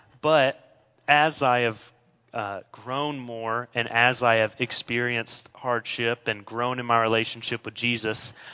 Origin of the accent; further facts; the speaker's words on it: Cordova, Alabama, United States; We grew up in Cordova, Alabama, near Jasper in Walker County my whole life. I went to school there for all of my 18 years.